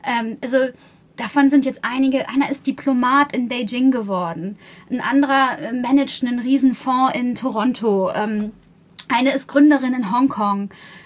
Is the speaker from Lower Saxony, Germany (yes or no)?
yes; Buxtehude, Lower Saxony, Germany